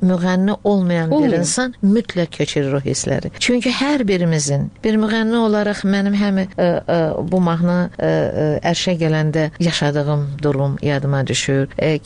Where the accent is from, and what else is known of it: Baku, Azerbaijan; born there